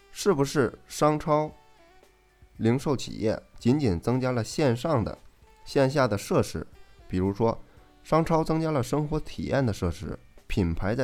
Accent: Xi'an, Shaanxi, China; 举个例子，我家乡是西安的，红富士苹果比较好，我想把这个苹果卖给贾总

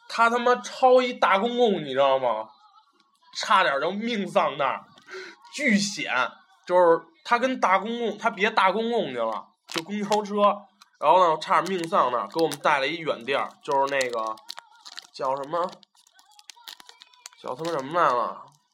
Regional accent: Beijing, China; 北戴河是咱们北京人和天津人的夏威夷

